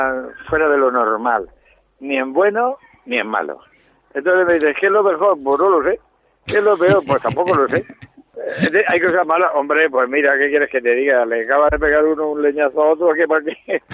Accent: Alicante, Valencian Community, Spain; somos un barrio de Alicante Ciudad que tiene sus encantos muchísimos

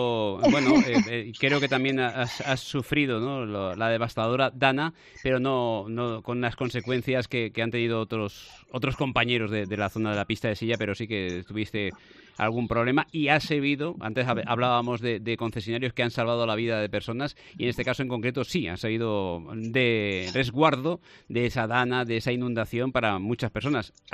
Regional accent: Valencian Community, Spain; Ya ves cómo somos los valencianos

